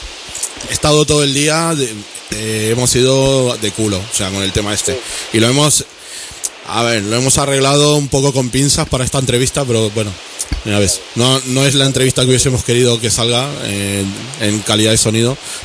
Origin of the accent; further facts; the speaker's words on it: Buenos Aires, Argentina; Yo soy de Buenos Aires.